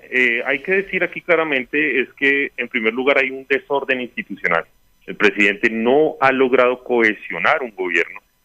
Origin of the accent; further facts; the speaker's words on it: Colombia; A mí lo que me preocupa como colombiano